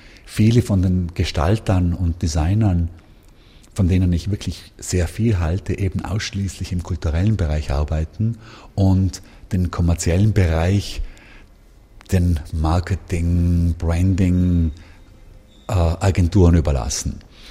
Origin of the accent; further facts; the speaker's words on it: Bregenz, Vorarlberg, Austria; Ja, ich bin natürlich in Bregenz geboren und war damals natürlich als Schüler häufig im Landesmuseum.